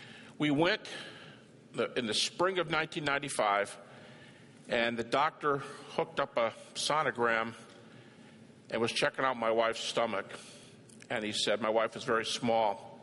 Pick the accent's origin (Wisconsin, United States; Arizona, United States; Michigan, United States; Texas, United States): Michigan, United States; Detroit; I was in my hometown. I'm from Detroit.